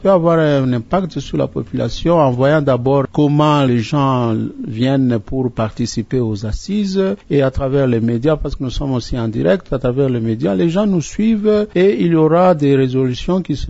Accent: DR Congo; l'affaire de la guerre chez nous au Congo, à l'Est surtout, et à Ituri, c'est une réalité qui est complexe

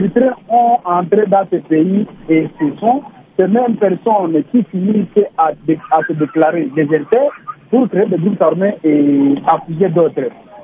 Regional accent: DR Congo; je l'ai soutenue à 100% en tant que Congolais.

